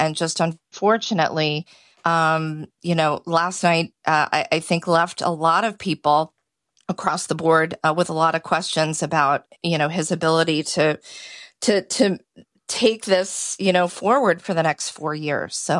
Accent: United States; But I think as an American, and certainly as an American abroad

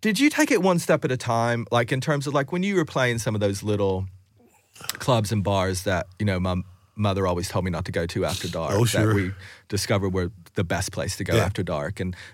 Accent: United States; it's because I'm American

